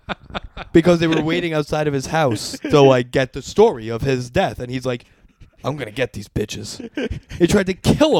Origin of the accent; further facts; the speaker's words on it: Great Neck, New York, United States; just because I grew up on Long Island and Great Neck, they have the Vanderbilt Mansion